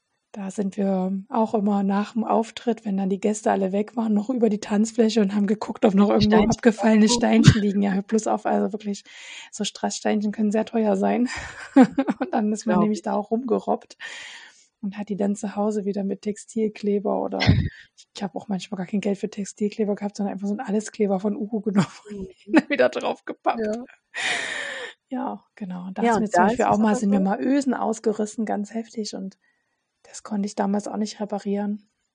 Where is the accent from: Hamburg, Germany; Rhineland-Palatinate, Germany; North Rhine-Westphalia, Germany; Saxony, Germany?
Saxony, Germany; Radebeul; Also liebe Grüße an die Rita nach Radebeul. Das ist nämlich die Änderungsschneiderin aus dem Ort, wo ich groß geworden bin.